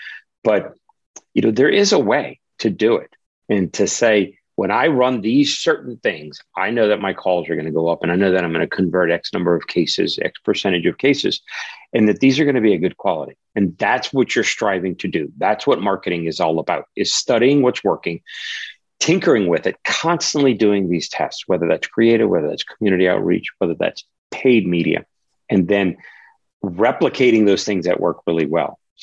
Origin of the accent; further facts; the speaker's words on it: New Orleans, Louisiana, United States; I'm from New Orleans, and I'm going to use the gumbo reference